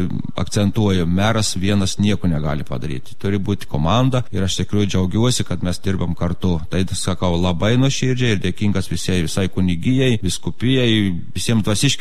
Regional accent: Samogitia, Lithuania; žemaičiai, mes esam kantrus

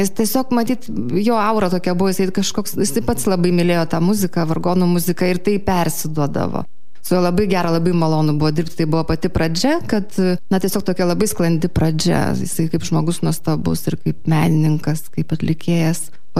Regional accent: Telšiai, Telšiai County, Lithuania; also born or lived in Žemaičių Kalvarija / Skuodas / Šiluva; aš gimiau Žemaičių Kalvarijoje, paskui mes gyvenam Telšiuose, Skuode, po to vėl grįžom į Telšius, tada Šiluva

